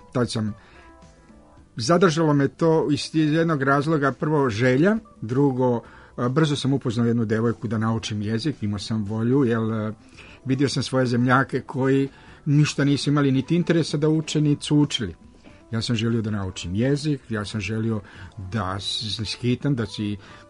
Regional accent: Slavonia, Croatia; jer ja dolazim iz Slavonije gdje je bila rijeka Sava, najveća rijeka, tu nije bila ni toliko široka kao što je u Beogradu

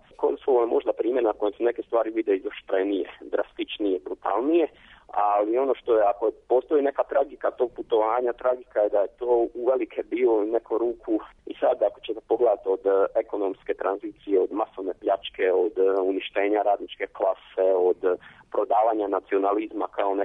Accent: Croatia; ja ipak dolazim iz Hrvatske

